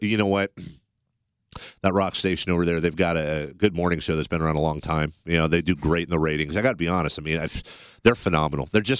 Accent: Carmichael, California, United States; I grew up in Carmichael and lived in the same house for 16 years with my parents.

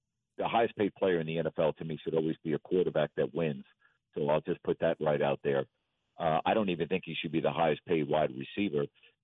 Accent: New York, United States; Now, I get it. I'm from New York.

